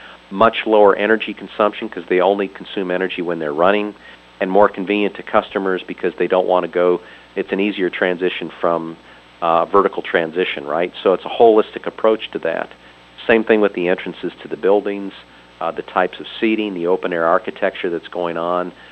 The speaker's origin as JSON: {"language": "English", "town": "Chicago", "region": "Illinois", "country": "United States", "tie": "born or raised there", "said": "I think you all hail from Chicago. That's my hometown from many years ago."}